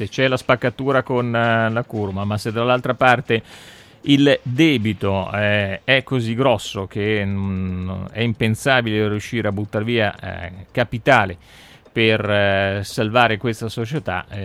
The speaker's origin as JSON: {"language": "Italian", "town": "Ancona", "region": "Marche", "country": "Italy", "said": "perché io sono d'Ancona"}